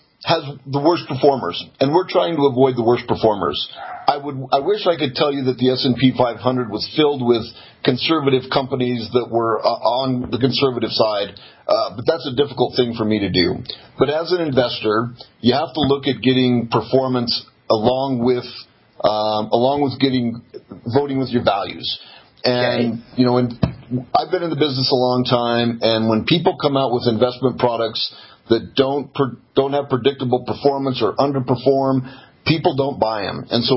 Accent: Denver, Colorado, United States; I'm from Denver, Colorado, and I live in Denver.

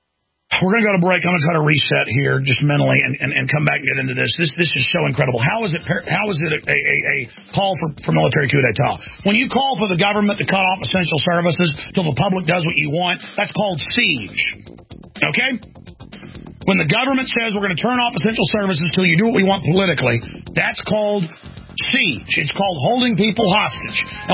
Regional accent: Dallas, Texas, United States; That happened to me twice growing up in Dallas.

